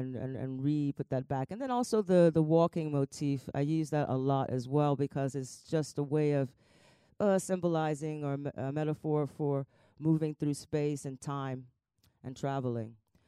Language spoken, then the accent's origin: English; St. Louis, Missouri, United States; there's lots of places called Saint-Louis, but I come from St. Louis.